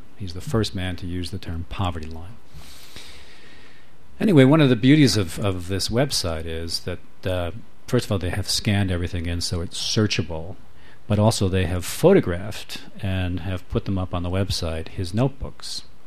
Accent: United States; as an American, we all sort of come to American cities and American history with certain constructs

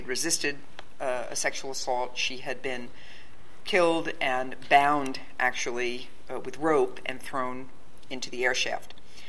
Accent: New York City, New York, United States; I was then, as a young prosecutor, as a New Yorker, as a fan of the ballet and a longtime subscriber to events at the Metropolitan Opera House

